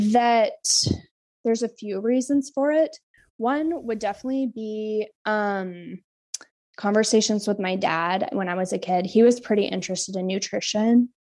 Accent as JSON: {"language": "English", "town": "Kodiak", "region": "Alaska", "country": "United States", "said": "So I'm from Kodiak, and Kodiak is an archipelago of islands, and both of my parents hopped around throughout the different islands with their work."}